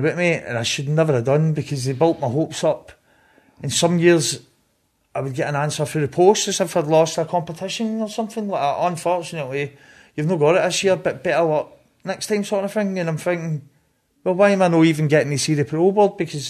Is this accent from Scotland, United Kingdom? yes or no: yes; Scotland, United Kingdom; Growing up in Scotland, by becoming desensitised toward violence and like knife crime